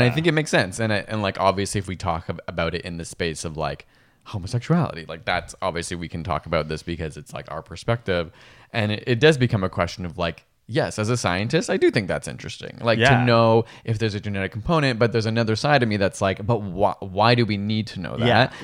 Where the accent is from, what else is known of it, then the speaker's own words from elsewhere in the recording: Guelph, Ontario, Canada; In my hometown of Guelph, you would say Edinburgh.